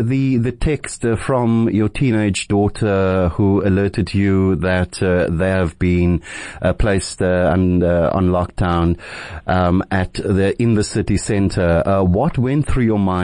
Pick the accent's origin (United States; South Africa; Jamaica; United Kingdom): South Africa; now in New Zealand; As a South African living in New Zealand